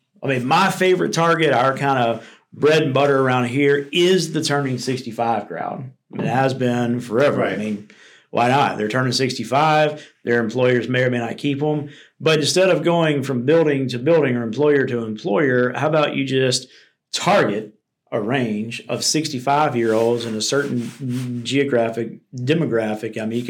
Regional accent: Louisiana, United States; So, well, I'm from South Louisiana. Yeah, I'm 5 hours away from home.

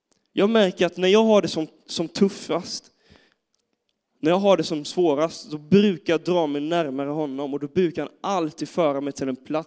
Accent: Gothenburg, Västra Götaland County, Sweden; jag är pastor, jag är från Göteborg.

